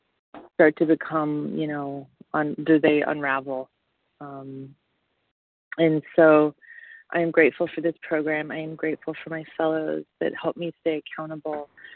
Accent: Franklin, Tennessee, United States; grateful recovering food addict and compulsive overeater, and I am from Franklin, Tennessee.

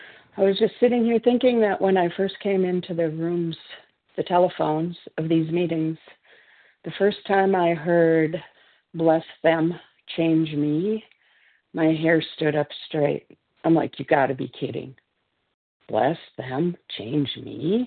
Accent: Minnesota, United States; I'm from Minnesota, currently wintering in Southern Texas.

